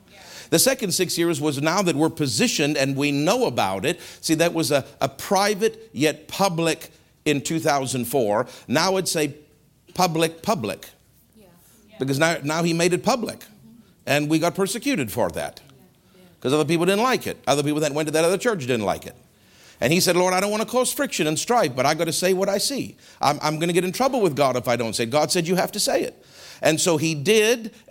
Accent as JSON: {"language": "English", "town": "Toronto", "region": "Ontario", "country": "Canada", "said": "I said, \"I'm from Toronto and whatever.\""}